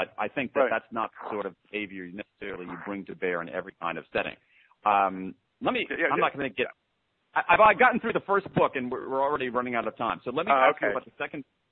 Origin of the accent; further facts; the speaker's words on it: Columbus, Ohio, United States; I grew up in Columbus, Ohio, and the Boy Scouts were a big thing.